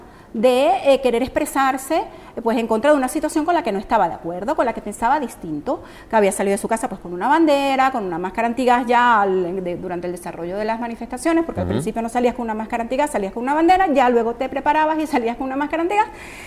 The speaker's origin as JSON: {"language": "Spanish", "country": "Venezuela", "said": "como periodista, como venezolana, como madre"}